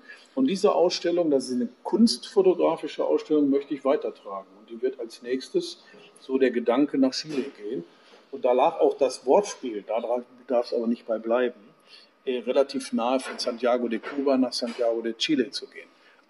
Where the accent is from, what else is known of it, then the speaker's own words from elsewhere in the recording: Duisburg, North Rhine-Westphalia, Germany; born there; now in Siegburg, Germany; Geboren in Duisburg-Neumühl als alter, ehrwürdiger Kaufmannsadel. Hat es mich aber verschlagen nach Siegburg